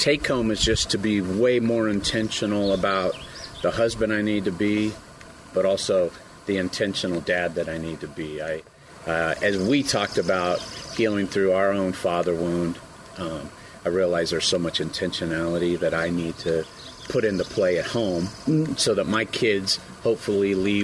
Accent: California, United States; From Southern California. I live in Santa Ana, California.

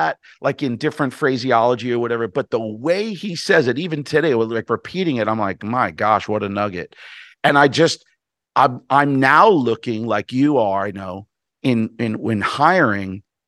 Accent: Brooklyn, New York, United States; now I'm from Brooklyn, so it could be, I don't want to come off crass

